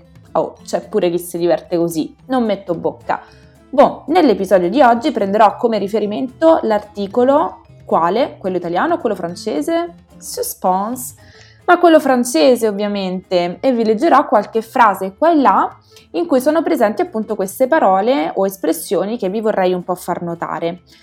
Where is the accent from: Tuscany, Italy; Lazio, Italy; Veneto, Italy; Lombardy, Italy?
Lazio, Italy; Rome; per me che sono romana de Roma e di cuore parigino